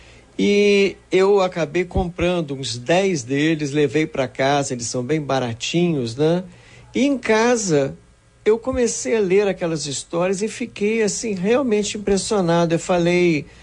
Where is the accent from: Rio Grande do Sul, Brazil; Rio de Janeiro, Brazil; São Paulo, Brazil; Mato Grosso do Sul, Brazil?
Rio de Janeiro, Brazil; eu sou carioca, sou nascido e criado aqui no Rio de Janeiro.